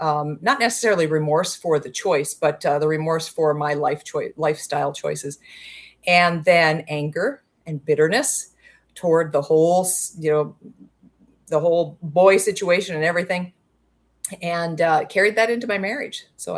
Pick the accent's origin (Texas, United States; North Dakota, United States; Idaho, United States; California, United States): North Dakota, United States; But born and raised in North Dakota, family kind of grew into church and became believers as I was growing up.